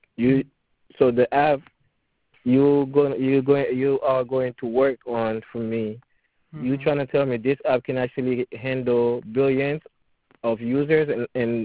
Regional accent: Haiti; I'm from Haiti.

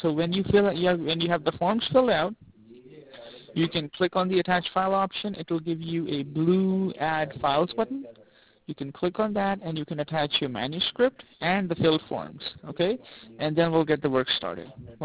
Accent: New York, United States; Because I work in Eastern. I'm from New York.

